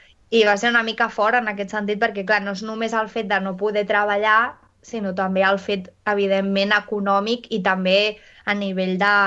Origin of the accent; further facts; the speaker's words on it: Catalonia, Spain; tots els que som de Catalunya